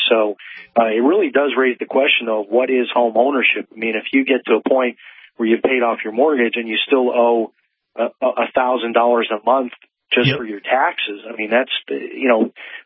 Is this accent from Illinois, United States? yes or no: yes; Chicago, Illinois, United States; But I'm from the Chicago area, and I'm hearing some really crazy stories from some of my friends that still live in Chicago.